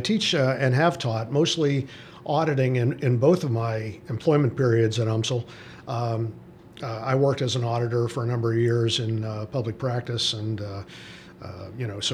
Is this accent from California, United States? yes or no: no; Pittsburgh, Pennsylvania, United States; But I grew up in Pittsburgh. I went off to Notre Dame